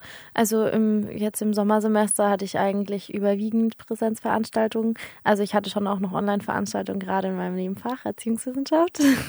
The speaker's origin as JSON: {"language": "German", "town": "Freiburg", "region": "Baden-Württemberg", "country": "Germany", "said": "Wenn wir gerade schon bei Städten sind, ich komme aus Freiburg."}